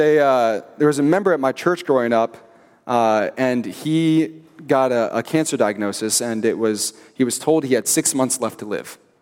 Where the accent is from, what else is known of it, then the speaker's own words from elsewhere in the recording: Minnesota, United States; I grew up in Minnesota. I spent 20 years there, Twin Cities area.